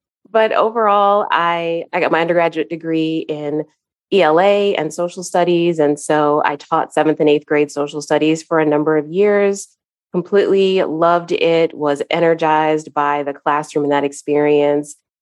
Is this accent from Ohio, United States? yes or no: yes; Cincinnati, Ohio, United States; now in Chicago, United States; In addition, I was raised up north. So I live in Chicago now, but I was raised in Cincinnati. So Midwest, Northern girl, moving down south, completely different quote, culture.